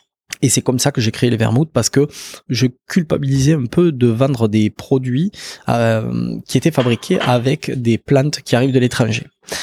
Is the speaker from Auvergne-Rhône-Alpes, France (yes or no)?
no; Narbonne, Occitanie, France; parce que je suis né à Narbonne, j'ai grandi dans l'Aude, j'ai quand même un peu voilà bougé à travers d'autres régions, d'autres départements.